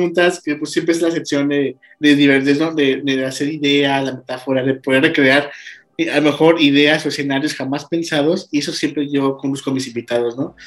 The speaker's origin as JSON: {"language": "Spanish", "town": "León", "region": "Guanajuato", "country": "Mexico", "said": "Somos de León, Guanajuato."}